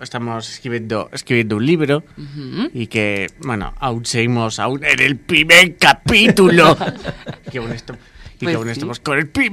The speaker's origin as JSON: {"language": "Spanish", "town": "Puerto del Rosario", "region": "Canary Islands", "country": "Spain", "tie": "born or raised there", "also_born_or_lived": "Jerez de la Frontera", "said": "A fecha de hoy tengo 21 años, nací en Jerez, Andalucía. Pero me crié en Puerto de Rosario, Fuerteventura."}